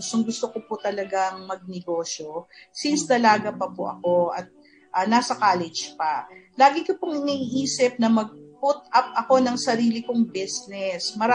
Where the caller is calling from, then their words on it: Valenzuela, Metro Manila, Philippines; from Valenzuela, Bulacan.